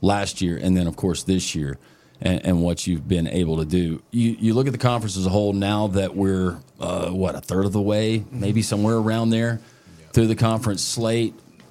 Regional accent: Alabama, United States; because Bud is from Alabama. I'm from Alabama.

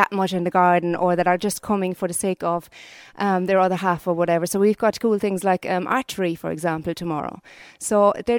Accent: Hesse, Germany; English is a second language; now in Ireland; you might hear the accent, I'm actually not Irish myself. So I'm originally from Germany, close to Frankfurt

